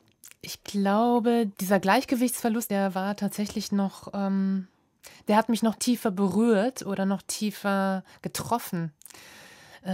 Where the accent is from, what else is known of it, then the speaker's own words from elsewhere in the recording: Hagen, North Rhine-Westphalia, Germany; Hagen ist ja auch meine Heimatstadt. Ich bin in Hagen geboren und aufgewachsen.